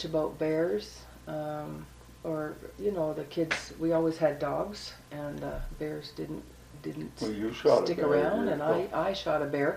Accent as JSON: {"language": "English", "town": "Seattle", "region": "Washington", "country": "United States", "tie": "born or raised there", "said": "That's right. I was born and raised in Seattle, and we met the day the World's Fair opened in 62, April 21st, 62."}